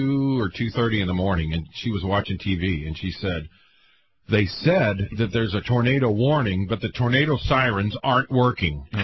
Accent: Florissant, Missouri, United States; And I was in a couple tornadoes growing up in Florissant.

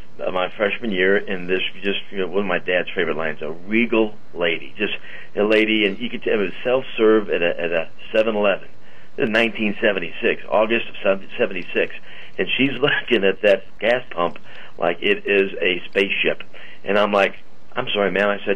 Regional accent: St. Louis, Missouri, United States; Well, I'm from St. Louis, Missouri.

